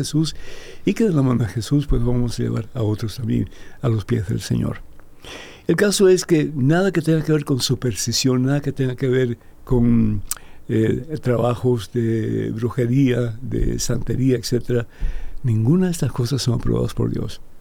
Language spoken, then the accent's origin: Spanish; Cuba; Y nada más y nada menos que en mi país de origen, que es Cuba.